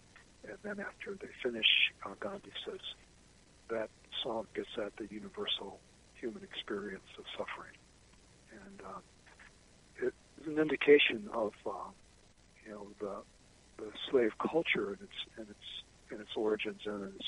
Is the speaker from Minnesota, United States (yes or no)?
no; Mississippi, United States; in part because I'm from Mississippi, part because my own father was shot and killed by a white man in Mississippi before I was born.